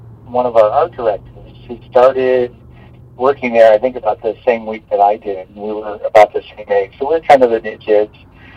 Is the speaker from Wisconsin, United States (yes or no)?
no; Detroit, Michigan, United States; also born or lived in Los Angeles; Well, I grew up in the West, outside of Detroit, Michigan, which, oddly and unexpectedly, is where I am now. I lived out in Los Angeles for 37 years, and back in Detroit.